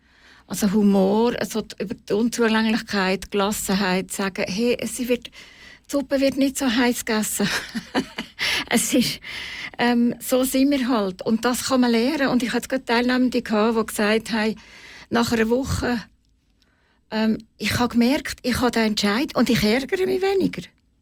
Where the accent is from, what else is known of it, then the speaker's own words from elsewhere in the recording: Bern, Switzerland; Ja, Bern ist ja meine Geburtsstadt und Heimatstadt und ich habe immer so ein Heimatgefühl.